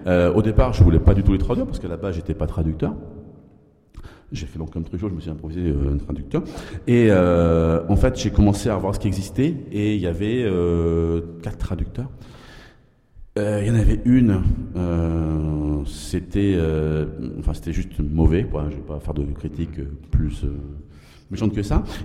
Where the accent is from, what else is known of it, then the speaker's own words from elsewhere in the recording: France; moi je me voyais pas honnêtement en tant que petit français